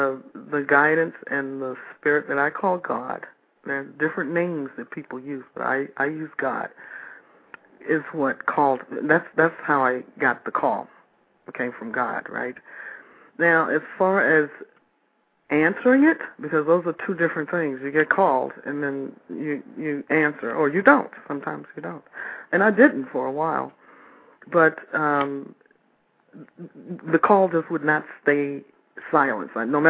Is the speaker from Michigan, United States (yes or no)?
yes; Detroit, Michigan, United States; When I was a kid growing up in Detroit, I loved it. I loved it. Belle Isle, Boblo, I don't even know if they exist anymore.